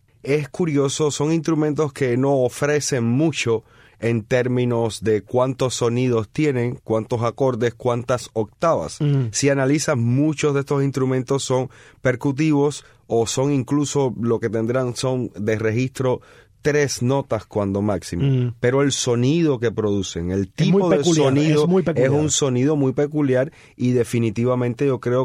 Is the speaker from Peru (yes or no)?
no; Havana, Cuba; now in United States; soy cubano, soy de La Habana, nací y me crié en Luyano. Obviamente todo el tiempo que viví en Cuba, hace 7 años que emigré a Estados Unidos.